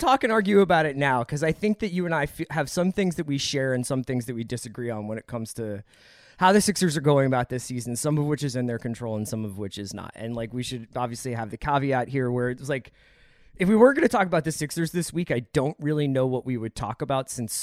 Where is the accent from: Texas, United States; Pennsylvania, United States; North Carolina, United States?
Pennsylvania, United States; Philadelphia; Obviously, I'm from Philadelphia, so I'm a little bit emotionally tied up in it.